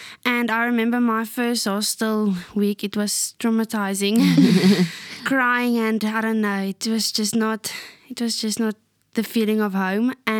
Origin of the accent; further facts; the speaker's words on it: Trompsburg, Free State, South Africa; So I'm from a farm close to Tromsburg, Jochensfontein, and I live about 150 kilometers away from Bloem.